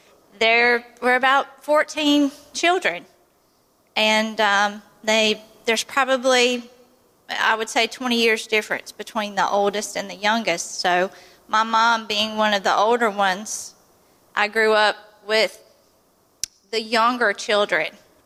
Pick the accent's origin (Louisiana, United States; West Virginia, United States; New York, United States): Louisiana, United States; When I was growing up in South Central Louisiana, it was not cool to have the Holy Ghost.